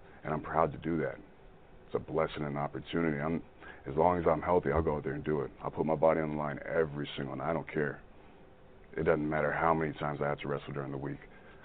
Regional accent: United States; What I represent as an American, as a man, as a family man

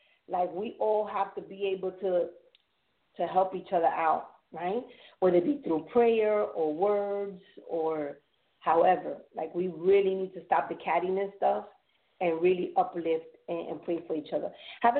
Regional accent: New York, United States; I'm a New Yorker. We talk with our hands.

